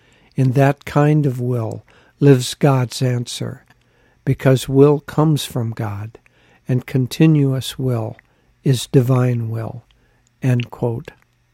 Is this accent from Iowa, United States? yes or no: yes; Decorah, Iowa, United States; I grew up in Decorah, Iowa, and across from our house was a large park